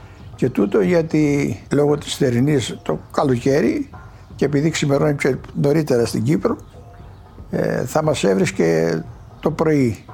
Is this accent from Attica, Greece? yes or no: no; Agios Vasileios, Crete, Greece; Γεννήθηκα στον Άγιο Βασίλειο. Εδώ τελείωσα τη βασική εκπαίδευση, το δημοτικό σχολείο, στο Ρέθυμνο το γυμνάσιο.